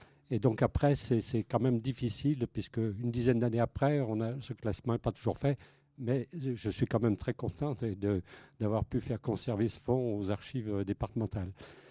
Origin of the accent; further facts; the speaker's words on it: Saint-Étienne, Auvergne-Rhône-Alpes, France; Quand on est de Saint-Étienne, on ne peut pas se permettre de passer 3 semaines à Paris pour aller voir des documents